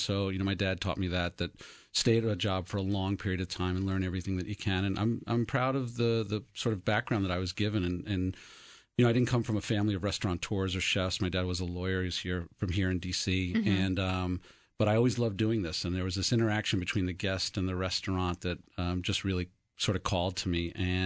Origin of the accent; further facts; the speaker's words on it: Brooklyn, New York, United States; I'll disagree with you, because I grew up in Brooklyn, New York, and we had just sort of the same kind of food all over the place.